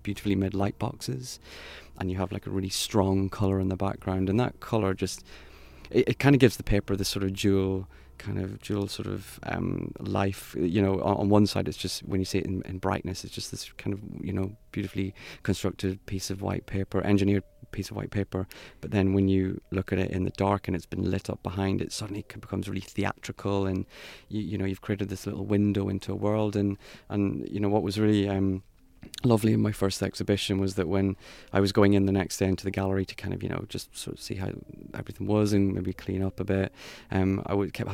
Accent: Northern Ireland, United Kingdom; growing up in Northern Ireland. I mean, you know, it was a mixed time, but I lived in a predominantly Catholic area and it was rife with superstition.

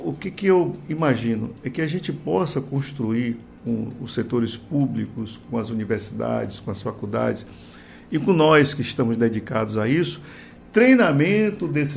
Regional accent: Una, Bahia, Brazil; Vou pegar um exemplo aqui, simples. Una, minha terra natal.

